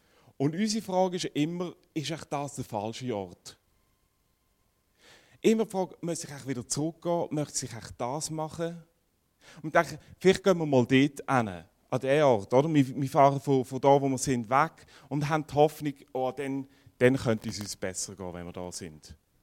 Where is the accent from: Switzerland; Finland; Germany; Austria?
Switzerland; Aarau, Aargau; Und ich bin in der Kirche in Aarau aufgewachsen. Bin dort gross geworden, bin dort mega lange immer in die Kirche gegangen.